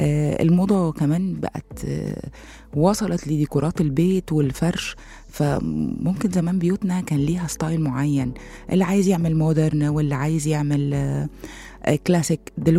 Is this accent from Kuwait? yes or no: no; Egypt; الكلمه اللي هي نفسها جديده على الواقع بتاعنا او على مجتمعنا او علينا احنا كمصريين او عرب